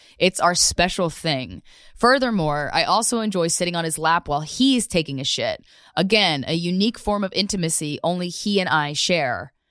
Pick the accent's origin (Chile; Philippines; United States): Philippines; He goes out of his way to learn how to cook Filipino dishes. I'm Filipino. He's white.